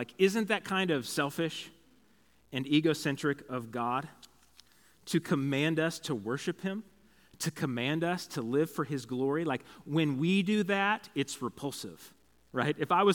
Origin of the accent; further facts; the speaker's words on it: Concordia, Missouri, United States; I'm from Concordia, so we were coming up to Independence to the city to do some Christmas shopping.